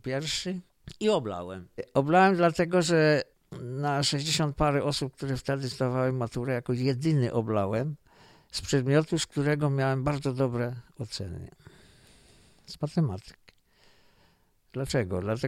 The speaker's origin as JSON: {"language": "Polish", "region": "Silesian Voivodeship", "country": "Poland", "said": "Dlatego, że byłem Ślązakiem, nie dlatego, że nie miałem kwalifikacji po prostu."}